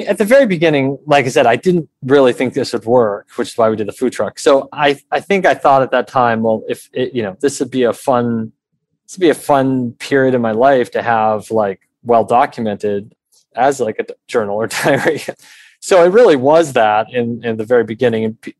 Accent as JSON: {"language": "English", "region": "Massachusetts", "country": "United States", "tie": "born or raised there", "said": "I grew up in Western Mass and, you know, I don't know."}